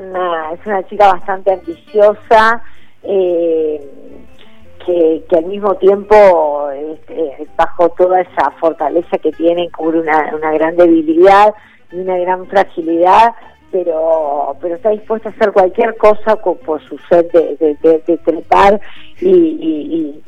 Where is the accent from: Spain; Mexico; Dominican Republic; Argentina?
Argentina; Buenos Aires; born there; No, nací en Mendoza, por favor, nací en Saavedra.